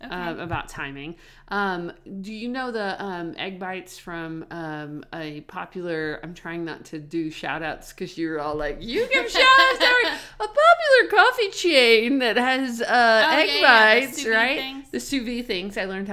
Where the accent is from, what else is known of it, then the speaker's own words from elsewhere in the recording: Texas, United States; Like when I grew up in Texas, some dryers would be gas.